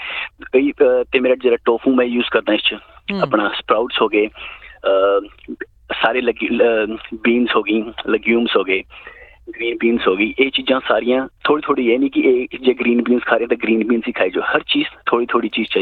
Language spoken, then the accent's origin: Punjabi; Chandigarh, India; ਮੈਂ ਜੀ ਚੰਡੀਗੜ੍ਹ ਤੋਂ ਜੀ.